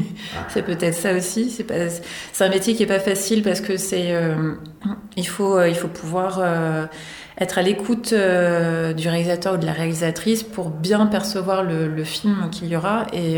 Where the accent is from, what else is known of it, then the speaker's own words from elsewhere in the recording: Orléans, Centre-Val de Loire, France; je suis native d'Orléans, donc c'est pour ça que je tentais de trouver à Orléans